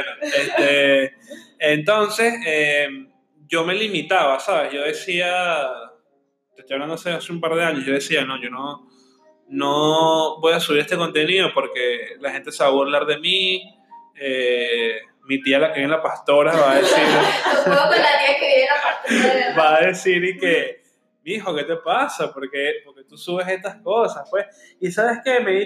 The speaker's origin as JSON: {"language": "Spanish", "country": "Venezuela", "said": "nosotros, que venimos de Venezuela, que somos muchos de familia católica y que somos muy extrovertidos de por sí"}